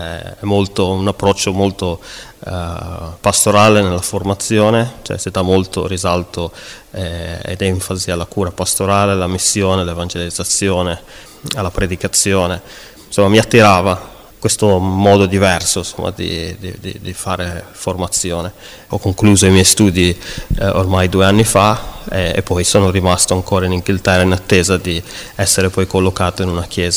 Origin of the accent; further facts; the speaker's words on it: Genoa, Liguria, Italy; sono nato a Genova, quindi sono genovese, sono nato 43 anni fa e diciamo da sempre io ho fatto parte di una chiesa battista